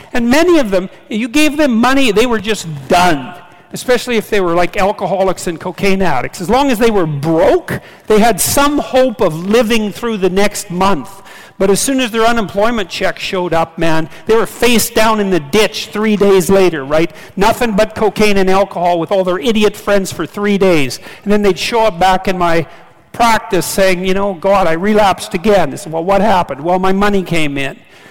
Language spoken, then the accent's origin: English; Canada; I'm a Canadian, so I'll use